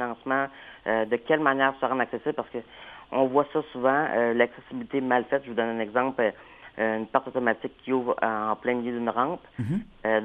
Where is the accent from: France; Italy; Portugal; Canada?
Canada; Quebec; Moi, personnellement, c'est que je viens de la région, je viens du Bas-Saint-Laurent.